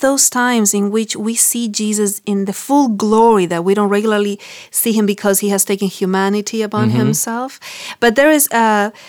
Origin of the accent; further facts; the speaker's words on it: Argentina; accent: Argentinian; English is a second language; Yes, in my Argentinian accent, I can't get the book out, so from now on, Mike is going to say.